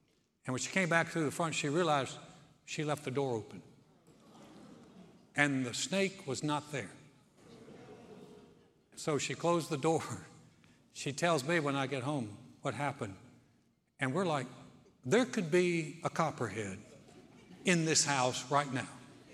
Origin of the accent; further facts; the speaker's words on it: Texas, United States; When we moved back to Texas in 1990, we had tried to start a church in my hometown.